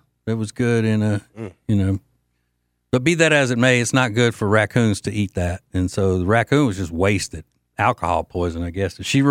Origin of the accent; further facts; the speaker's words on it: Winfield, Louisiana, United States; in my hometown of Winfield, Louisiana